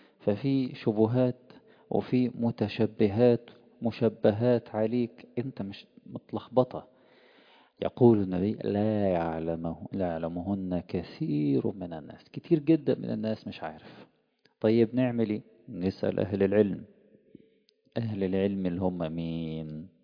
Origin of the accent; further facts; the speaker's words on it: Egypt; كان احد الكبار من ائمة الأئمة الرسميين عندنا في مصر